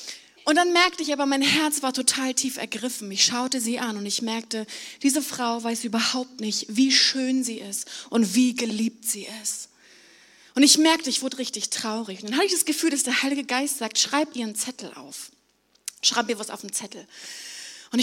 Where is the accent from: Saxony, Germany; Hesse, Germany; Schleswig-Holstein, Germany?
Schleswig-Holstein, Germany; Flensburg; Ich komme aus Flensburg